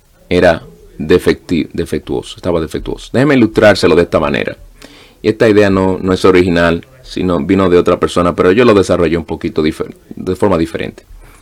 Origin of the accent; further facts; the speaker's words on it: Canada; also born or lived in British Columbia; Yo soy canadiense. Yo viví en British Columbia del Norte. Mi padre trabajaba en minas y vivíamos en las partes del norte de Canadá por 3 años, en los 1960, y no teníamos televisión.